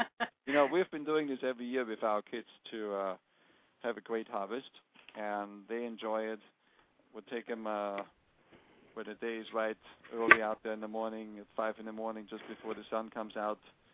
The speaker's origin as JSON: {"language": "English", "country": "Austria", "second_language": "English", "said": "the rape plant in my home country, where I come from in Austria"}